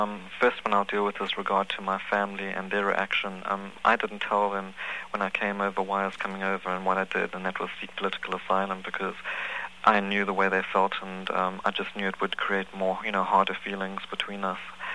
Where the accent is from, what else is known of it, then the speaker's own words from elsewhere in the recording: South Africa; In South Africa, we have two languages, official languages, and that's English and Afrikaans. I'm from an English background.